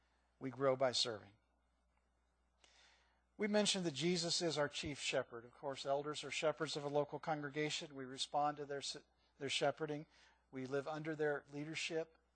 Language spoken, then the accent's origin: English; Midwest, United States; also born or lived in California; And I was raised in the Midwest, not in California.